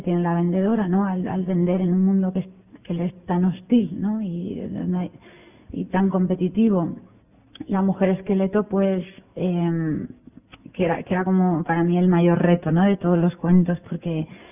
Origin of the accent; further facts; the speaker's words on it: Asturias, Spain; yo soy asturiana, el himno de Asturias dice lo de tengo de subir al árbol